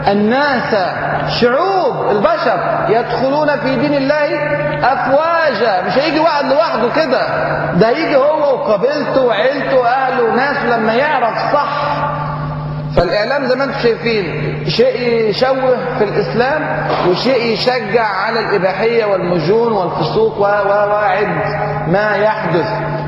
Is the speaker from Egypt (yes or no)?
yes; Egypt; ده احنا عندنا في مصر كمان رحمه شويه